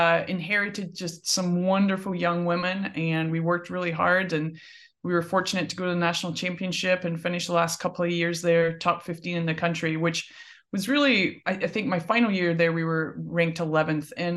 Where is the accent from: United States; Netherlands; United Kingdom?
United Kingdom; Scotland; all the way at the beginning puts me back in a farm in Scotland. And growing up in Scotland, you know, everyone's got a set of golf clubs.